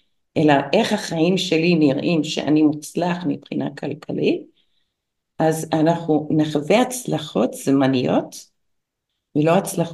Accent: United States; נולדתי וגדלתי בארצות הברית, אבא שלי רופא, אמא שלי הייתה אחות

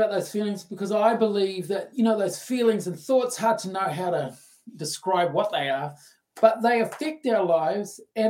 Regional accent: New Zealand; belong here or you know, in my country, is why can't I be like everybody else? Mm-hmm. You know, like I'm more American, you know, like I'm more out there, and in New Zealand, those sort of strong, silent types, and I never got the memo on there.

